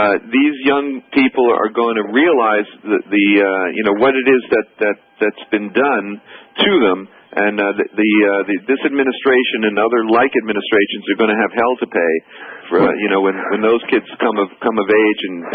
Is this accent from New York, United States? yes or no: yes; New York City, New York, United States; You know, I grew up in the Jacob Reef housing projects here on Lower East Side.